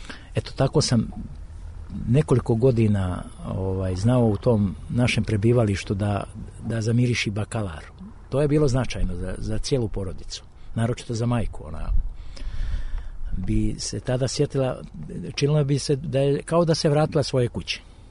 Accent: Dalmatia, Croatia; I svi se čude i onda to povezuju sa nama kao vi Dalmatinci

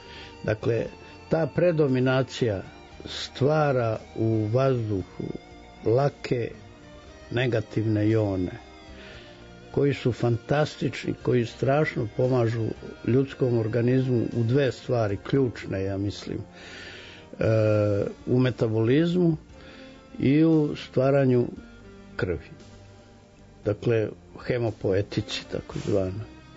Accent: Gornji Ljubiš, Šumadija and Western Serbia, Serbia; Dakle, ja sam iz Gornjeg Ljubiša. Sad se događa nešto čudnovato sa mojim rodnim selom.

